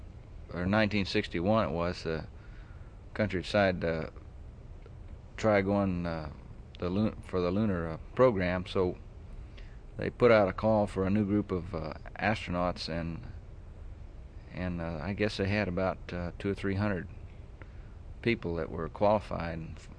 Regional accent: Orlando, Florida, United States; also born or lived in San Francisco / Georgia; I was born in San Francisco, but I moved at an early age to to Georgia, and from there to Florida, where I went to grammar school and high school in Orlando

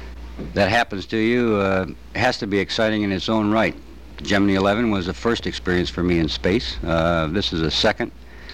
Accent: Seattle, Washington, United States; from Seattle, Washington.

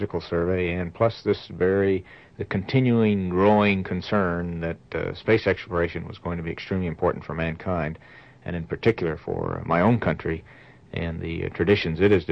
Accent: Silver City, New Mexico, United States; I grew up in Silver City, New Mexico, again a small mining and ranching town in New Mexico, and spent 17 years of my life there

